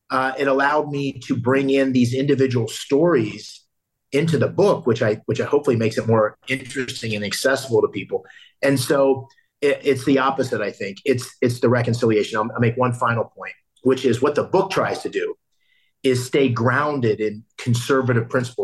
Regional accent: Pennsylvania, United States; moved away; I left, I guess, 40 years ago from my hometown. I've been back to Pennsylvania many times since.

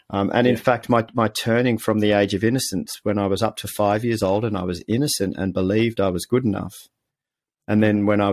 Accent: Melbourne, Victoria, Australia; also born or lived in Netherlands / England; I was born in Holland, 1 year in England, and then we moved out to a new suburb in the city of Melbourne in Australia.

